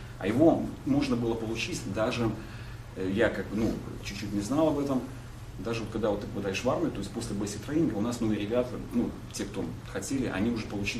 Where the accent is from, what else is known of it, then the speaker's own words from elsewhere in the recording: Belarus; вот это конкретно говорил, что я всем белорус.